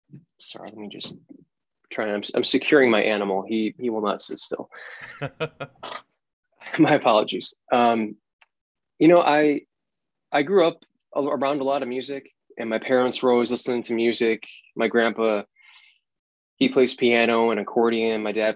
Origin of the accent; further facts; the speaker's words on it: Chicago, Illinois, United States; now in Nashville, United States; I'm from Chicago, originally, and now I'm living in Nashville, Tennessee.